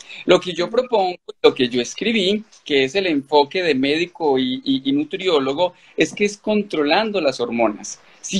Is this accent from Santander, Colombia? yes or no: no; Manizales, Caldas, Colombia; born there; Yo soy oriundo paisa, yo soy nacido en Manizales.